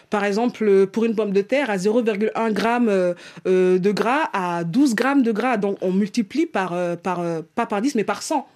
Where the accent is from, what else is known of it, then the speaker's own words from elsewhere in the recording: Saint-Louis, Senegal; moi, je suis de Saint-Louis.